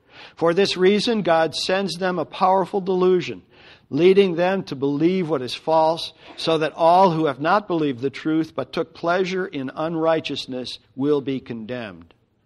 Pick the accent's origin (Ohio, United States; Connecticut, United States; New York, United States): Connecticut, United States; while we grew up in Connecticut, my wife and I now live in Western Pennsylvania